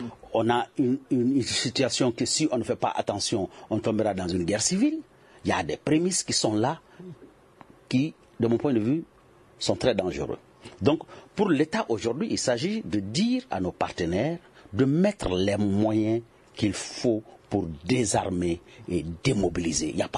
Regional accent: Mali; en tant que Malien, je ne peux qu'espérer que ça marche.

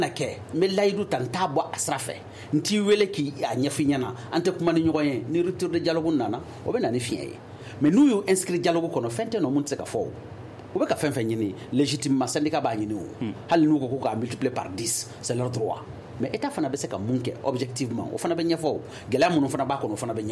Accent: Mali; en tant que malien

